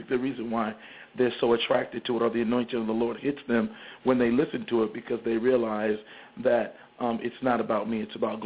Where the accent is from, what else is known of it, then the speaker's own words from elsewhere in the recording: Grand Rapids, Michigan, United States; also born or lived in Detroit; But I do thank God, growing up in a Christian household since I was born in Grand Rapids, Michigan, a long time ago.